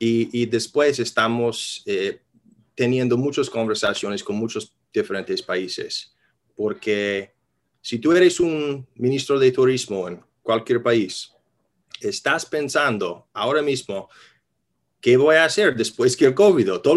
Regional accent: New York, United States; yo soy de Nueva York, yo trabajo aquí mucho

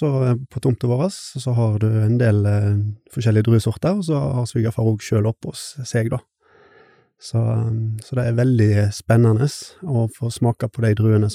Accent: Stord, Vestland, Norway; og er 35 år gammel. Jeg kommer fra Stord.

